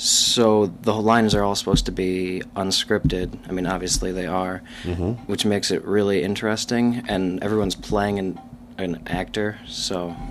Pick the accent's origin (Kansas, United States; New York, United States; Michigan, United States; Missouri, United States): Michigan, United States; Redford; I was looking for a college in the area. I'm from Redford.